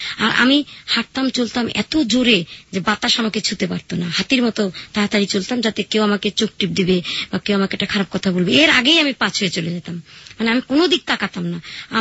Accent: Rajshahi, Rajshahi Division, Bangladesh; রাজশাহী তো আমার চেনা জায়গা, রাজশাহী থেকে আসছি

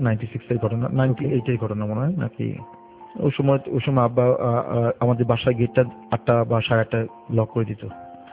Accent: Dhaka, Dhaka Division, Bangladesh; যেহেতু আমি ঢাকার স্থানীয় ছেলে।

